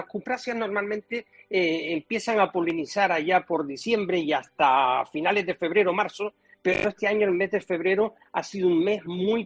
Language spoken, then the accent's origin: Spanish; Spain; Son muchos los españoles, o somos muchos los españoles, que ahora tenemos más alergia